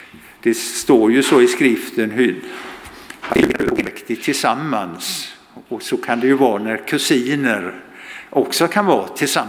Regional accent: Gothenburg, Västra Götaland County, Sweden; Och jag är född göteborgare, och även om jag har bott större delen av mitt liv på andra orter så är jag fortfarande göteborgare.

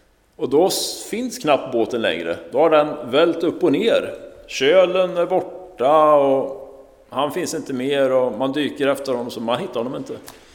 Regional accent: Tibro, Västra Götaland County, Sweden; i den kyrkan där jag växte upp i Tibro, norr in till Skövde.

